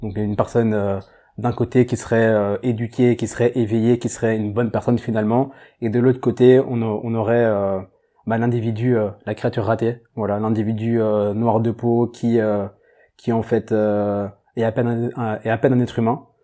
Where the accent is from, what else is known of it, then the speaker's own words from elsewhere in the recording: Brussels, Brussels-Capital Region, Belgium; j'ai 31 ans, je suis français mais de Bruxelles. J'ai toujours habité à Bruxelles et c'est vraiment ma ville